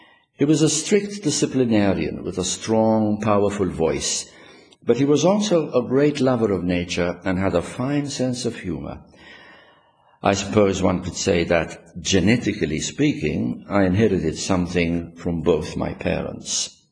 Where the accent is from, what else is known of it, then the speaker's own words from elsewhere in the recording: Lija, Malta; I was born and grew up in Lia, one of the three villages that form a kind of cluster in the middle of the island.